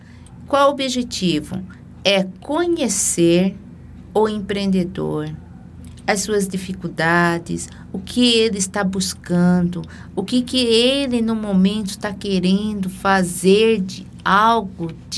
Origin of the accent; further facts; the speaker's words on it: Cuiabá, Mato Grosso, Brazil; Sou cuiabana de Chapa e Cruz, com muito orgulho.